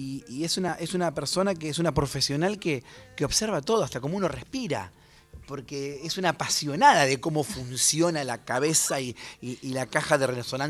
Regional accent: Rosario, Santa Fe, Argentina; que habla de nuestra provincia de Santa Fe porque ella es rafaelina y yo soy rosarino.

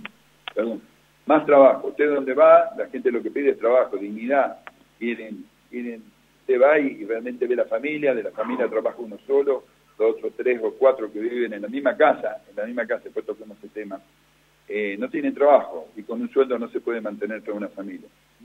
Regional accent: Jujuy, Argentina; lo que quedamos somos los jujeños acá en nuestra provincia.

